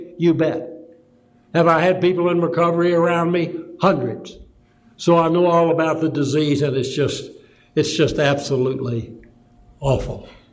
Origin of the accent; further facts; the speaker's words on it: Kentucky, United States; born there; now in California, United States; I'm a Californian by residence and a Kentuckian by birth.